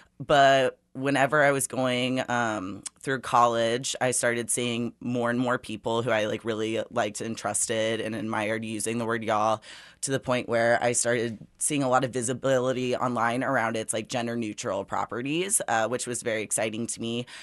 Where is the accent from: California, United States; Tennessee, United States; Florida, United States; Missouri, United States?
Missouri, United States; Liberty; So y'all for me is something that I grew up hearing all the time as a Midwesterner. I grew up right outside of Kansas City in Liberty.